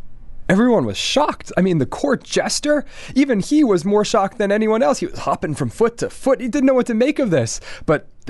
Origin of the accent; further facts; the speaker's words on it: Dallas, Texas, United States; I grew up in Dallas at this Jewish school, Solomon Schechter